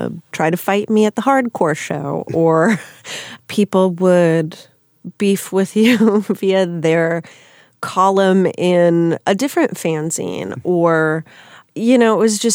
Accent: Minneapolis, Minnesota, United States; also born or lived in Los Angeles / Chicago; I'm from Minneapolis.

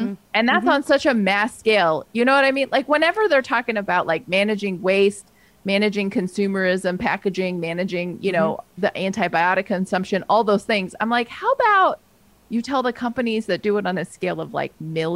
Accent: California, United States; I mean, I'm from the Bay Area.

